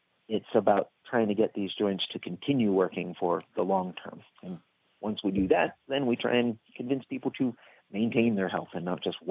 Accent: Florida, United States; moved away as an adult; now in Australia; Brisbane would be the biggest city there, and spent the last 16 years there because I'm from Florida and I like the tropics or the subtropics.

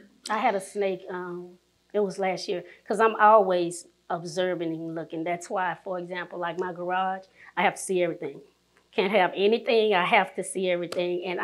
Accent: Baton Rouge, Louisiana, United States; moved away as an adult; now in Houston, United States; My dad is actually a Baptist pastor, and I am from Baton Rouge, Louisiana. So I moved to Houston in November of 2003 for a job in the aerospace industry at NASA.

